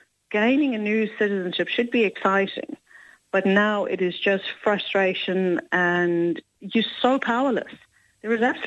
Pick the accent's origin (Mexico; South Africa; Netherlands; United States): South Africa; We're from South Africa.